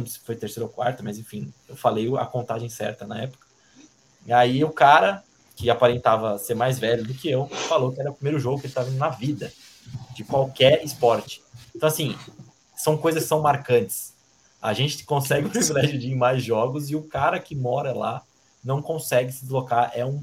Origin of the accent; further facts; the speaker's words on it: Brazil; 98% das vezes é de onde vocês são. O cara sempre vem com isso. A gente fala do Brasil.